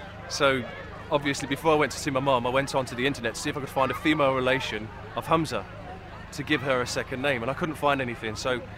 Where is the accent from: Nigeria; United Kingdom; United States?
United Kingdom; was a typical, what you could class as a British lad.